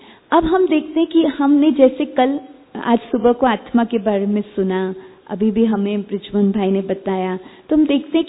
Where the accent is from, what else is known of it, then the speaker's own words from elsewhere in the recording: Mumbai, Maharashtra, India; जैसे मैं बॉम्बे से हूं तो वहां बहुत गर्मी होती है।